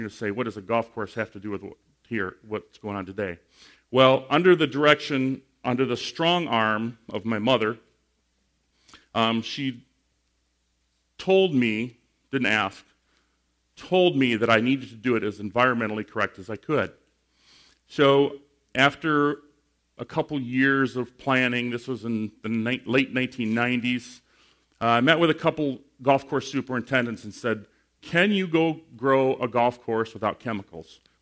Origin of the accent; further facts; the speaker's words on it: Michigan, United States; I am from Michigan, not Maine. Not that that matters, but I am from Michigan